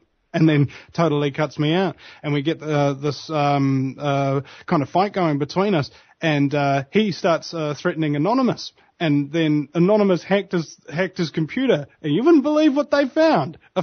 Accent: New Zealand; Dude, I'm from New Zealand.

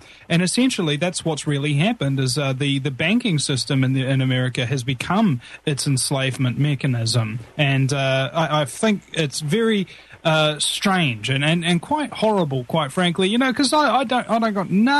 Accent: Boston, Massachusetts, United States; I'm from Boston.

